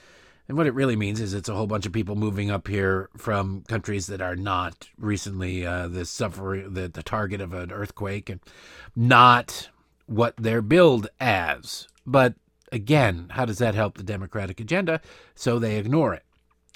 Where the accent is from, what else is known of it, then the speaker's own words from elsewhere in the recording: Canada; I pledge you this as a Canadian, and I give you my word as a Canadian